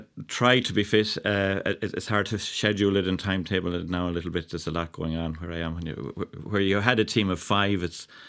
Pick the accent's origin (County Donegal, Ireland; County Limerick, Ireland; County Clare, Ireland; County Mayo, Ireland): County Mayo, Ireland; Tourine; I'm from Mayo, yeah. From a place called Tourine.